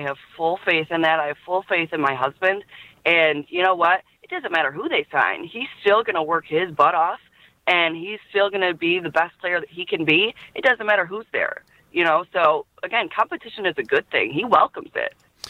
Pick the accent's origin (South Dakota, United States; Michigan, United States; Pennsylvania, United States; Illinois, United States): Michigan, United States; Like I said, I'm from Michigan, and so Michigan State is on there.